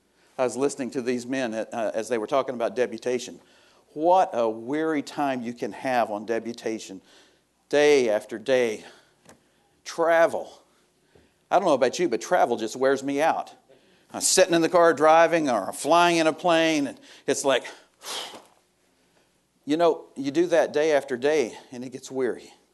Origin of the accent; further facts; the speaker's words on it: Texas, United States; But I was born and raised in North Texas.